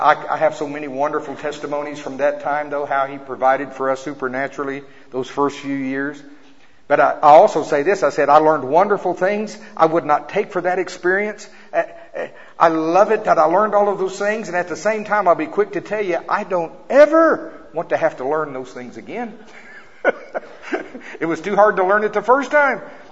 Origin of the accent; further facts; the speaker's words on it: Oklahoma, United States; And I'm from Oklahoma. In Oklahoma, we call it green country. We have lots of tall trees. It's beautiful there.